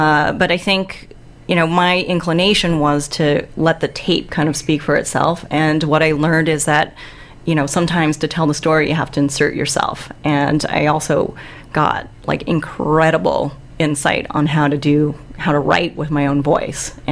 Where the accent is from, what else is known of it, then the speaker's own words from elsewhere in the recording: San Francisco, California, United States; from San Francisco, California.